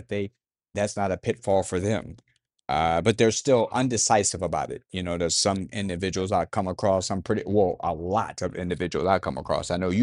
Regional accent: Las Vegas, Nevada, United States; I mean, come on, I'm from Vegas, born and raised.

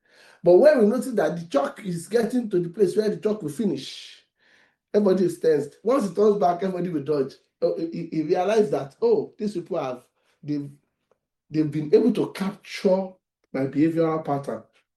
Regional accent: Ibadan, Oyo, Nigeria; what they will cook when I was growing up in the Ibadan.

